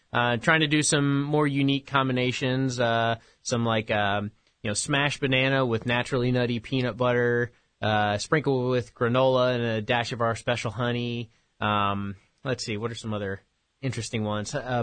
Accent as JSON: {"language": "English", "region": "South Carolina", "country": "United States", "tie": "born or raised there", "also_born_or_lived": "Charlottesville", "said": "born here when my dad was in residency at the hospital, and my parents moved away when I was one, and I grew up in South Carolina."}